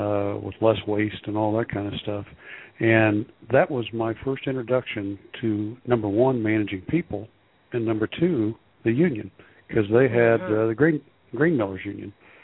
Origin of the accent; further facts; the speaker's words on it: Fort Wayne, Indiana, United States; I was born in Indianapolis, and when I was about 10 years old, my dad was transferred to Fort Wayne.